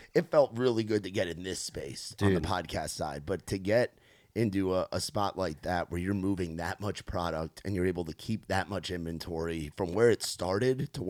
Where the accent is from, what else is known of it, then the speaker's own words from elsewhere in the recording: New York, United States; I grew up in New York